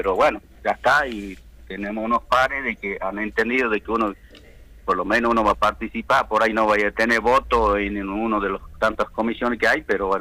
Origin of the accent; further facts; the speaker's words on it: Santa Victoria Este, Salta, Argentina; Nosotros tenemos 5 lenguas en la zona de donde vengo yo, que es nuestro municipio Santa Victoria Este. Está chulupi, chorote, toba, huichí y guaraní.